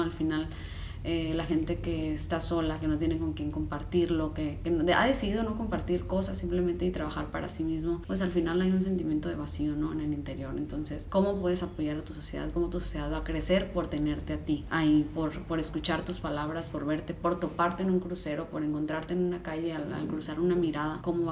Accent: Sonora, Mexico; No estoy regañando, soy de Sonora.

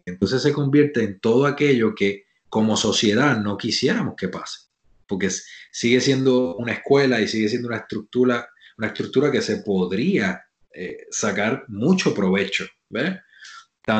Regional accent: Cabo Rojo, Puerto Rico; Y toda mi vida crecí en Cabo Rojo, en ese espacio.

